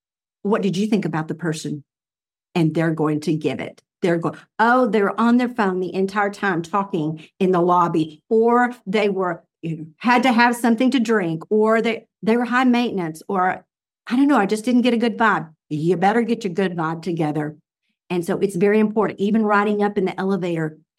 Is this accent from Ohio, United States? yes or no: no; Dallas, Texas, United States; Because, you know, like, I grew up in Dallas.